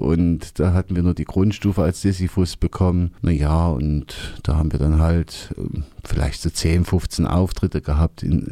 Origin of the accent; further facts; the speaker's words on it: Apolda, Thuringia, Germany; born there; Also ich wohnte damals noch in Apolda, bin ja gebürtiger Apolderer